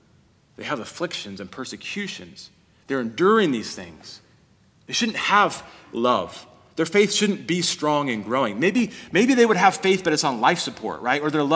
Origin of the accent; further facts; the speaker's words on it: Kansas, United States; I remember when I was a kid, I grew up in Kansas, and there was the Great Flood of 93.